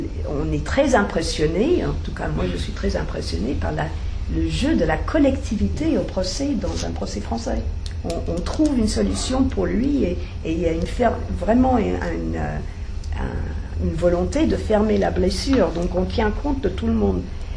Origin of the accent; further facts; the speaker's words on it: United States; now in France; Pourtant, je suis en France depuis très très longtemps, mais en tant qu'Américaine